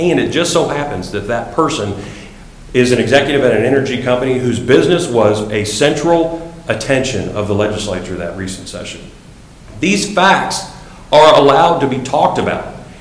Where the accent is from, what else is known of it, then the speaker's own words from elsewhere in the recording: Spring, Texas, United States; I grew up in Spring and never saw $1 million and never thought I would.